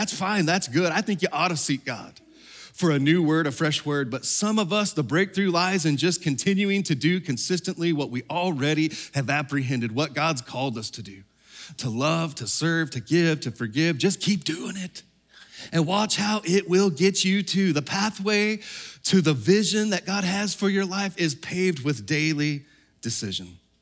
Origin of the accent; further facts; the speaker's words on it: Texas, United States; down in my home state of Texas.